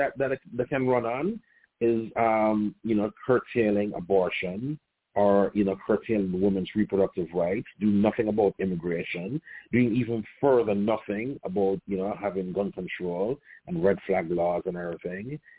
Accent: Jamaica; now in United States; I'm from Jamaica originally. You know, I'm here since 2001. And I belong here.

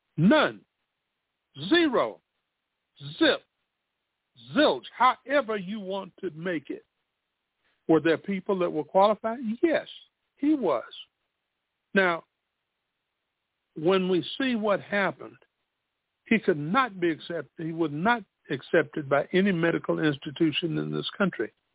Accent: Spartanburg, South Carolina, United States; When I attended college, there is a college in my hometown, Spartanburg, South Carolina, that was for men, Wofford College.

